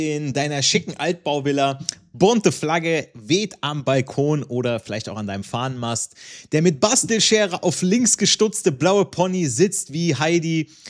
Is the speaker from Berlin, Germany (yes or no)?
yes; Berlin, Germany; Icke bin Berliner.